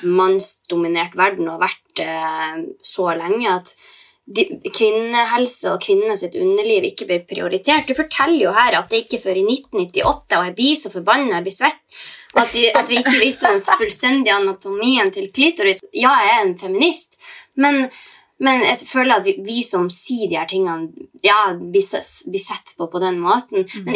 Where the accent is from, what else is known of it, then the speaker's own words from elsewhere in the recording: Mosjøen, Nordland, Norway; Bardufoss eller Mosjøen der jeg kommer fra